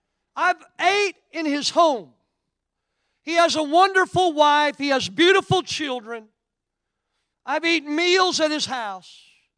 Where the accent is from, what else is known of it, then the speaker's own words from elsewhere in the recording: Oklahoma, United States; And because I come from Oklahoma, I don't speak Urdu any better than you do.